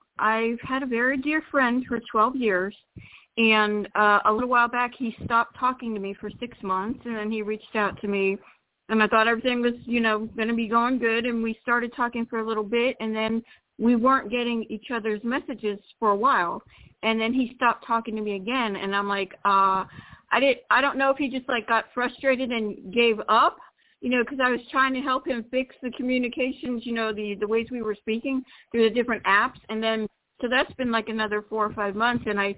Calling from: Florida, United States; from Florida.

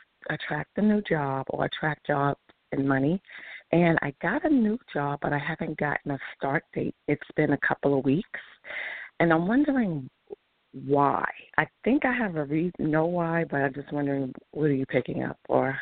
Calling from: New York, United States; calling from New York.

